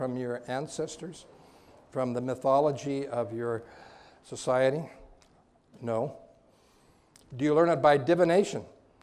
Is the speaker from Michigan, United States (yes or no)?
no; California, United States; We are from Northern California. We go to the Hayward Church.